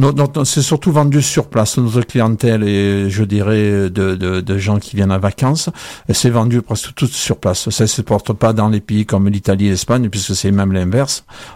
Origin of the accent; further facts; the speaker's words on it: Provence-Alpes-Côte d'Azur, France; Moi, je viens de l'autre vallée du Verdon, donc il n'y a pas d'olivier